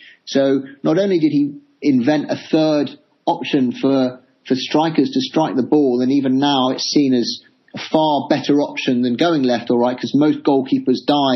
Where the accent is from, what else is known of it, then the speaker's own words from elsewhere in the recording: England, United Kingdom; as an Englishman